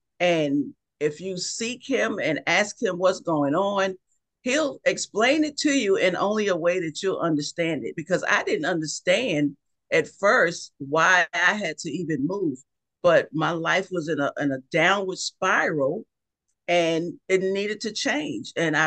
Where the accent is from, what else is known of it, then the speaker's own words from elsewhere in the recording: New York City, New York, United States; now in Mississippi, United States; I'm originally from New York City, and I moved to Mississippi. I've been in the South a good number of years, so I can consider myself a Mississippian now and not a New Yorker.